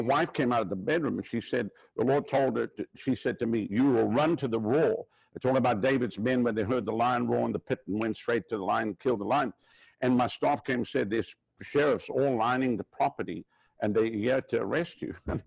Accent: South Africa; moved away as an adult; now in United States; I come from South Africa. I've lived through communist communism runs my country. And so when I came to America, I was only, 25, 26 when I first got here.

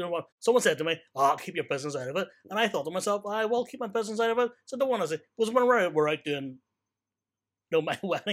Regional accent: Lisburn, Northern Ireland, United Kingdom; I'm from Lisburn. I grew up in Lisburn.

